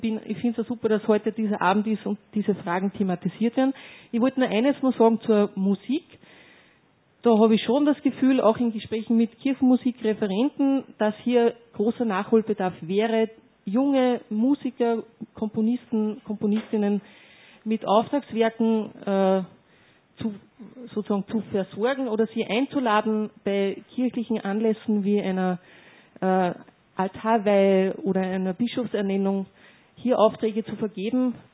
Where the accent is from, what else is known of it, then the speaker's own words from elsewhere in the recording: Linz, Upper Austria, Austria; also born or lived in Peuerbach; Ich bin aufgewachsen in der Pfarre Linz-Heiliger Geist, einem Betonbau aus den 70er Jahren, und in der Pfarre Peuerbach, bin mit moderner und gotisch-barocker Kirche sozusagen groß geworden.